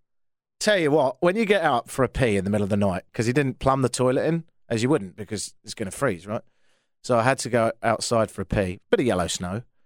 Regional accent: London, United Kingdom; I'm from London, which is a capital.

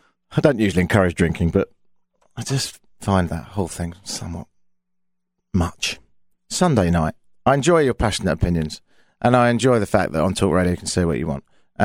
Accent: London, United Kingdom; I'm from London.

